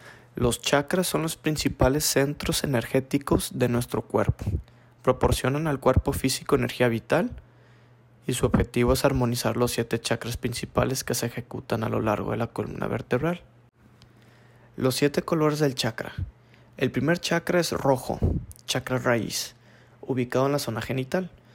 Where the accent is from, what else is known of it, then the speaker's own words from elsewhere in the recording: Monterrey, Nuevo León, Mexico; born there; tengo 22 años, estudio psicología organizacional. Y nací en Monterrey, Nuevo León.